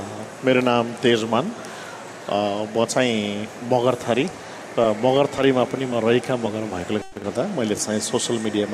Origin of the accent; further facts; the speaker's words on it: Bhutan; also born or lived in Germany; now in Cairns, Australia; म चाहिँ अघि भनिहालेँ भुटानी पृष्ठभूमि मेरो चाहिँ, म चाहिँ शरणार्थीको रूपमा यहाँ आएको हुँ.